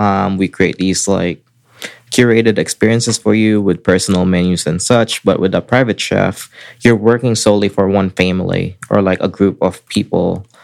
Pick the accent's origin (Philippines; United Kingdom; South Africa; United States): Philippines; I grew up in the Philippines.